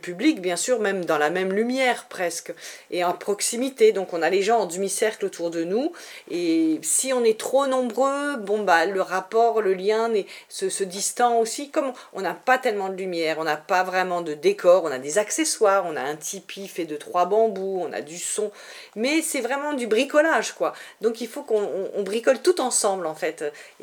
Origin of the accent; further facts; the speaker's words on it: Paris, Île-de-France, France; nous on est de Paris, donc on a beaucoup joué à Paris dans notre réseau, chez nos amis.